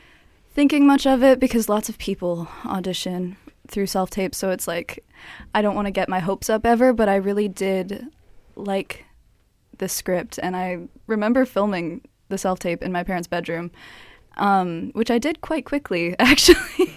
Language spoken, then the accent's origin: English; Manitoba, Canada; now in Vancouver, Canada; I'm a citizen of the Trandequitchin First Nation. I'm also from the Lake Manitoba and Ebb and Flow First Nations in Manitoba. I'm an actress, and I live here in so-called Vancouver.